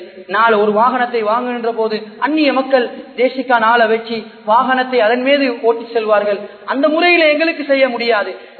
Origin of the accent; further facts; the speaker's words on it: Sri Lanka; நாங்களும் ஒரு இலங்கையர் என்ற ஒரு உணர்வை வெளிப்படுத்தி காட்டுவதற்கான பல சந்தர்ப்பங்கள் இருக்கிறது